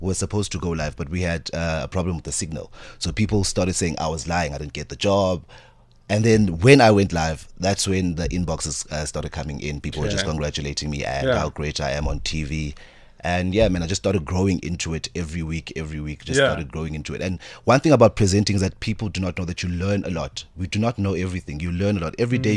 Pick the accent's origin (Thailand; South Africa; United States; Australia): South Africa; Durban, KwaZulu-Natal; also born or lived in Empangeni; So I was born in Iskawini, which is in Empangeni, and then I moved to Emlazi in Durban. So from then I moved to Glenwood. So I got to move around and see different parts of Durban.